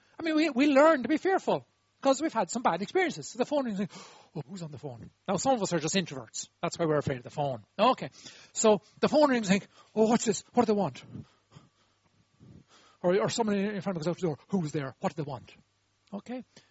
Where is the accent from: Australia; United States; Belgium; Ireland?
Ireland; We're Irish people. We're good at this. We love this moment when destiny changes.